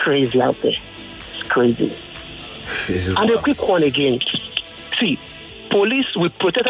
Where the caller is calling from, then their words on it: Bangladesh; I'm calling from Bangladesh.